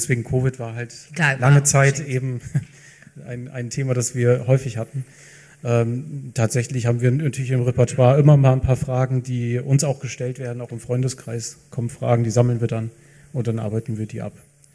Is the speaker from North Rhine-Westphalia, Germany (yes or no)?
no; Lower Saxony, Germany; Niedersachsen, ich bin zugereist, aber wenn ich jetzt rechne, nächstes Jahr bin ich länger hier als in Niedersachsen.